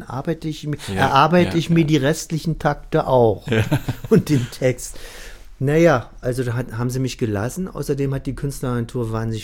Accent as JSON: {"language": "German", "region": "Berlin", "country": "Germany", "said": "Ich als Berliner, hier in Wien"}